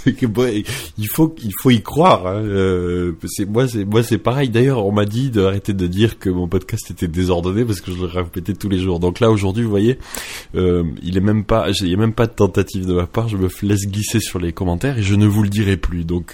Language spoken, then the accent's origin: French; Perpignan, Occitanie, France; born there; je suis né à Perpignan et je suis un entrepreneur.